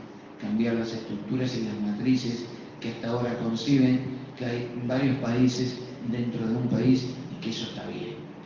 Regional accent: Patagonia, Argentina; Yo vengo de la Patagonia y a veces entre una, al interior de una provincia se demoran 10 horas de llegar

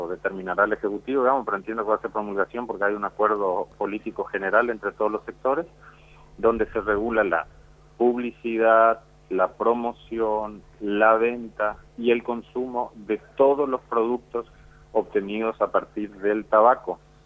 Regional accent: Misiones, Argentina; como nosotros argentinos, pero en especial nosotros los misioneros

